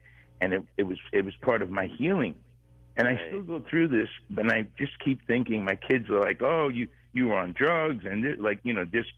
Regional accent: New York, United States; I grew up in New York in the 60s.

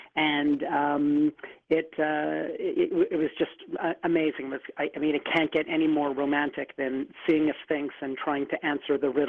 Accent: Winnipeg, Manitoba, Canada; It was in my hometown of Winnipeg

